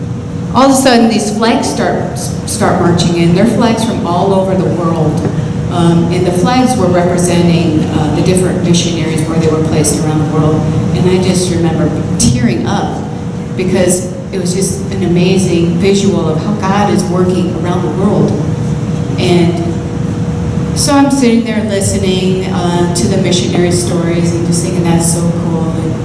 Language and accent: English; Phoenix, Arizona, United States; I'm from Phoenix, pretty much, and I used to go to North Phoenix Baptist Church.